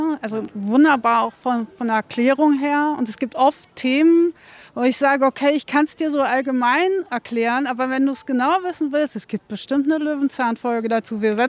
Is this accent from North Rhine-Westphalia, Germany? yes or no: no; Spandau, Berlin, Germany; Ich komme aus Spandau, das ist tatsächlich nur eine halbe Stunde entfernt